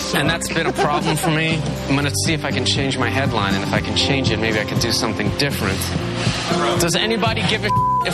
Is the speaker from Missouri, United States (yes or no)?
no; New York, United States; I'm from New York. I survive. I'm tough like a cockroach.